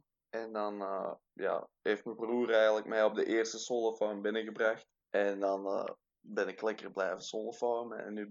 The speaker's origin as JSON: {"language": "Dutch", "country": "Belgium", "tie": "born or raised there", "lives_now": "Australia", "said": "Ik ben opgegroeid in België, maar mijn vader is Nederlands. Dus ik heb Nederlandse familie ook, maar ik ben opgegroeid in België. Dus ik reis onder mijn Nederlands paspoort, maar ik ben eigenlijk een Belg."}